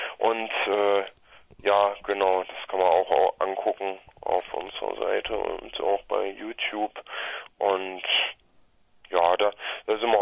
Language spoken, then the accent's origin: German; Erfurt, Thuringia, Germany; die übrigens aus Erfurt sind, wo ich auch hier bin, aus der Nähe von Stotternheim